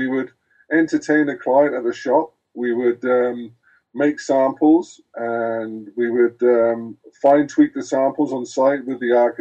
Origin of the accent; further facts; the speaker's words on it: United Kingdom; now in Canada; being a Brit coming over the pond and everything and only playing 1 year of university